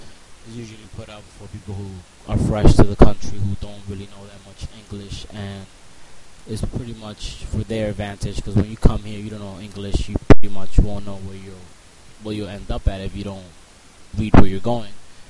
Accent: New York, United States; I'm from Washington Heights in Manhattan. It's pretty much Dominican Central.

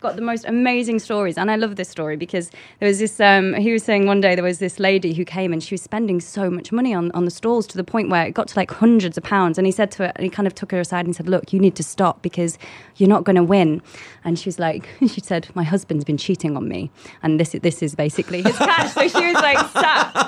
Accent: Blackpool, North West England, United Kingdom; I was born in a place called Blackpool, which basically is the Pleasure Beach

